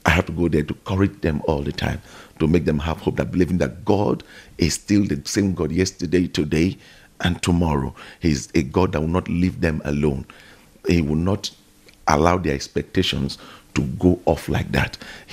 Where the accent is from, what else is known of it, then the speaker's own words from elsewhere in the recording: Nigeria; now in South Africa; I'm originally Nigerian.